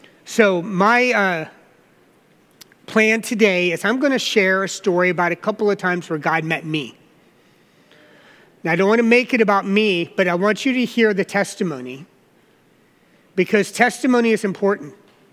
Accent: the South, United States; I grew up in the South.

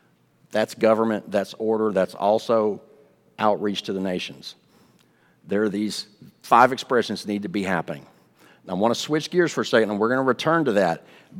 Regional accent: Texas, United States; I grew up in West Texas. I know sheep and goats, folks.

